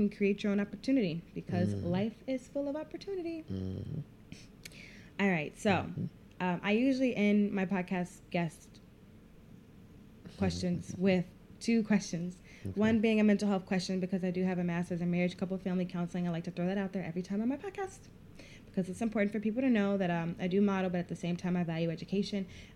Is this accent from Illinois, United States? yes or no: yes; Chicago, Illinois, United States; I grew up in Chicago, and the neighborhood we lived in wasn't the best neighborhood.